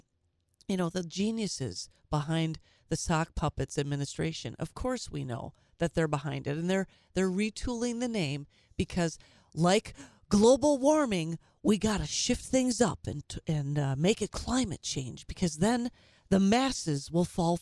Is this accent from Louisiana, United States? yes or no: no; Minnesota, United States; I talked yesterday about the Minneapolis Public Schools, my home state of Minnesota. I did not attend Minneapolis Public Schools. I actually attended private schools on the St. Paul side of the Mississippi River.